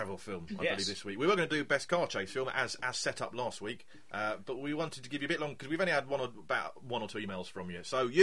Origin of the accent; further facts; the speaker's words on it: England, United Kingdom; as an Englishman, I know what we think of the French